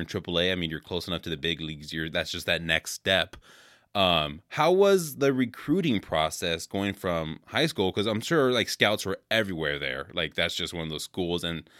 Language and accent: English; California, United States; it's hard for me to hate the Cardinals because I grew up in California, so I never really grew up as a Brewer fan hating the Cubs